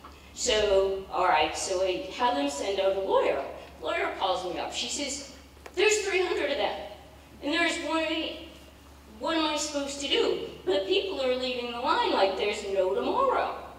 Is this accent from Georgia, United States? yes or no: no; San Diego, California, United States; from San Diego.